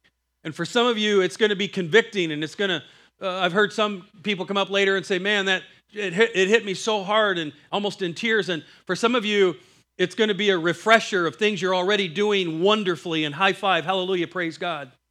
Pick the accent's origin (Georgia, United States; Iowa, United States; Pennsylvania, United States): Iowa, United States; I'm from Iowa.